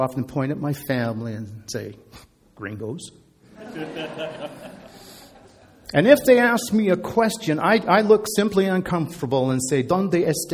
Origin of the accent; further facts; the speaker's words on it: Canada; When these people realize that I'm not actually one of them, then I go back to just being a Canadian tourist again, which is probably just as well because I have to go through Canadian customs.